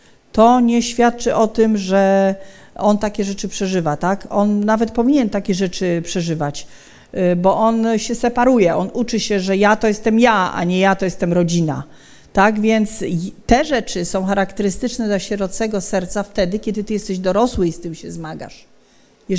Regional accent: Silesian Voivodeship, Poland; bo jestem ze Śląska.

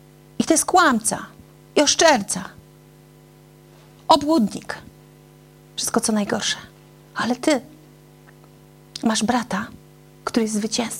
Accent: Gdańsk, Pomeranian Voivodeship, Poland; Pochodzę w ogóle z Gdańska, już tam nie mieszkam.

